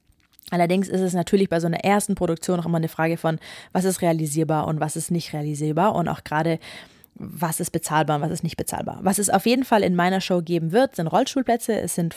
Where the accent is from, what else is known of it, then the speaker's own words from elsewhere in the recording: Germany; also born or lived in Spain; Also ich bin zweisprachig aufgewachsen. Deutsch und Spanisch. Mein Vater ist Spanier, meine Mutter ist Deutsche. Ich bin größtenteils in Deutschland aufgewachsen, aber teilweise waren wir auch in Spanien, auch in der Schule.